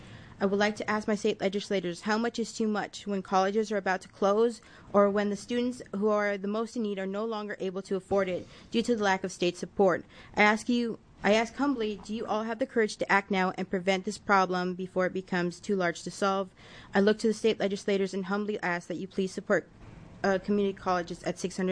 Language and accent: English; California, United States; now in Oregon, United States; I came here from California, where in-state tuition was affordable, to a state that I viewed as more affordable